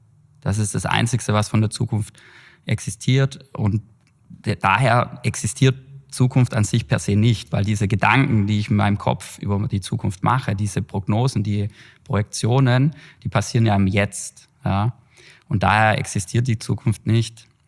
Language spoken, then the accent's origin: German; Schwaigern, Baden-Württemberg, Germany; moved away as an adult; also born or lived in Heilbronn; now in Vienna, Austria; bin 38, geboren in Heilbronn, in Eggergattach, aufgewachsen in Schwaigern, war dann lange hier auch tätig